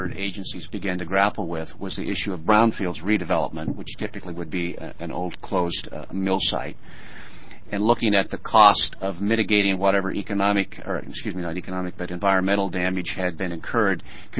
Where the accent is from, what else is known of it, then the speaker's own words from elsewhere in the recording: Hermiston, Oregon, United States; our largest certified industrial site is in my hometown of Hermiston